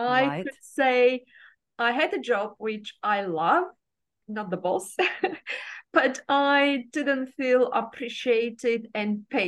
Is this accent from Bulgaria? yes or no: yes; Bulgaria; So I'm Bulgarian born, brought up in Bulgaria during the communism.